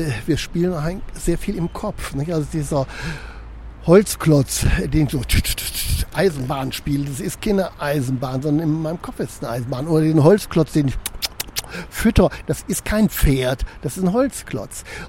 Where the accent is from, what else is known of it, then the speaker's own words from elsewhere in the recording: Wuppertal, North Rhine-Westphalia, Germany; ich bin aufgewachsen in Wuppertal nach dem Krieg, als alles verbombt war.